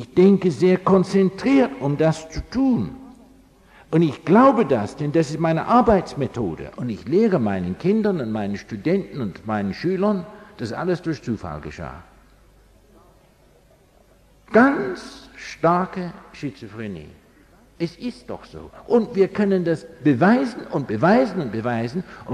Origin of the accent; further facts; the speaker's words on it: England, United Kingdom; German is a second language; Denn das Land, wo ich herkomme, England, war ein sehr, sehr christliches Volk.